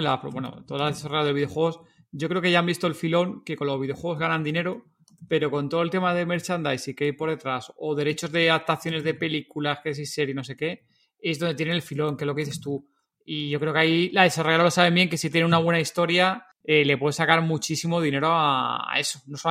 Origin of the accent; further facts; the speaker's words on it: Madrid, Community of Madrid, Spain; De Madrid, nosotros somos de Madrid.